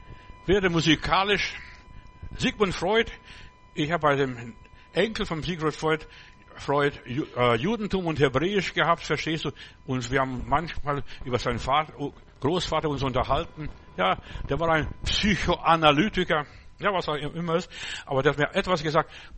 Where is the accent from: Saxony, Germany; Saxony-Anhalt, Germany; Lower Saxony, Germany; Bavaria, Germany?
Bavaria, Germany; Bei uns im Bayerischen Wald hatten wir eine Landwirtschaft und wir haben nicht so viel Geld gehabt zum Düngen und was weiß ich, Jauche auszufahren, was es auch immer ist.